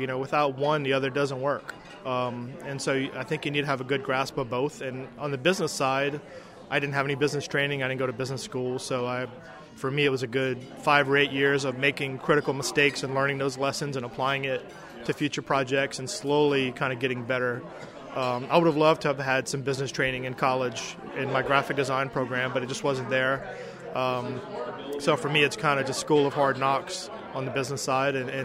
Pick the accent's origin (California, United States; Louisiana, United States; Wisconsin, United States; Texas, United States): Louisiana, United States; Thibodaux; Originally in Thibodaux. I was born and raised in Thibodaux, and that's kind of where I initially got started. Moved here for college.